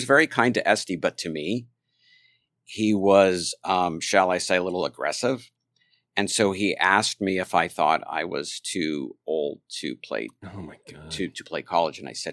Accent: California, United States; I grew up in the Valley.

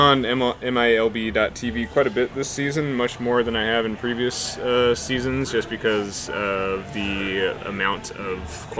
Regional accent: Seattle, Washington, United States; I was like, "Hey, we're from Seattle," and they were super nice and like showed us all around and everything

